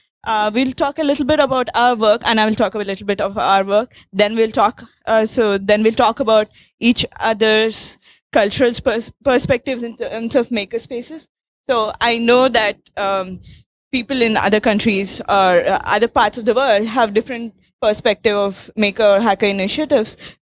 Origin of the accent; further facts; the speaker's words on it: India; I'm from India.